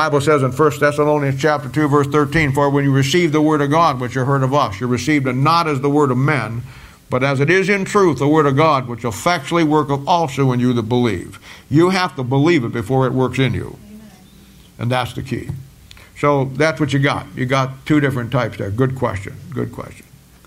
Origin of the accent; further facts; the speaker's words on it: Canton, United States; When I grew up back in Canton, when I grew up in the era of the old boys that were the last of the last of the Philadelphian church age